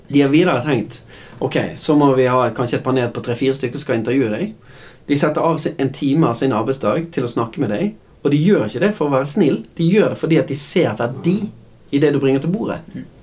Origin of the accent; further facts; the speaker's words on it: Bergen, Vestland, Norway; sånn som jeg som bergenser kan snakke meg bort av og til, snakke mye